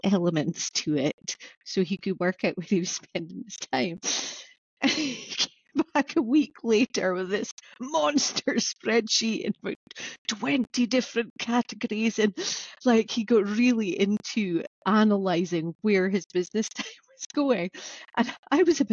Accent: Scotland, United Kingdom; because I'm originally from Orkney, I've got quite good sea legs

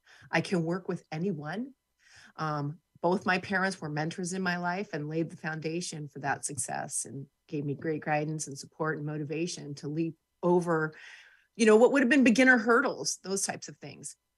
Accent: Alaska, United States; So I grew up in Alaska in the mid-70s and 80s, and they started their own businesses up here.

